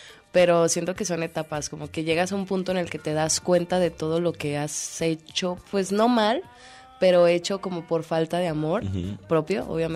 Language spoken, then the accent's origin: Spanish; Culiacán, Sinaloa, Mexico; soy de Culiacán y voy mucho para allá.